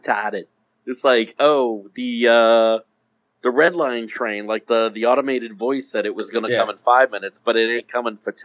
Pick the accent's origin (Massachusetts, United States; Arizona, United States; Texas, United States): Massachusetts, United States; Boston; as you said, I'm from Boston, and retarded is... You know, par for the course around here.